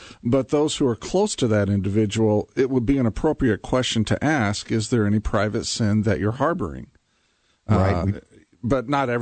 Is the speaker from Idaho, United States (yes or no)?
no; Indiana, United States; and I'm from Indiana, too, so I can get into that Southern part pretty quick.